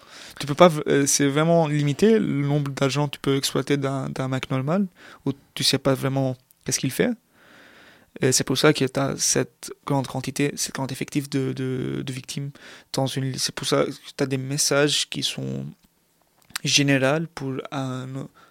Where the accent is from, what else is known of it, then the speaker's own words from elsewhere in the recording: Lebanon; Mais pour ceux qui ne savent pas, moi je viens du Liban.